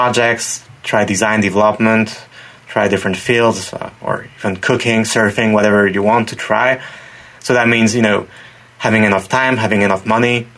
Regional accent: France; English is a second language; moved away as an adult; now in Japan; growing up in France, we had all these anime and manga, and we're very exposed to Japanese culture.

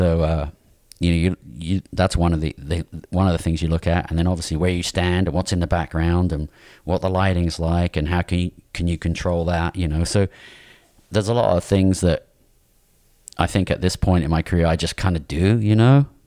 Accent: England, United Kingdom; I grew up in England

